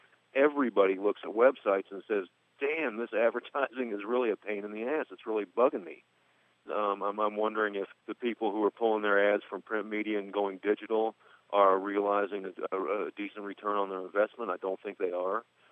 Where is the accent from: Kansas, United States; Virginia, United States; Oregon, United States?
Virginia, United States; moved away as an adult; I moved out here when I was 20 from Eastern Virginia, and I have hardly been east of the Mississippi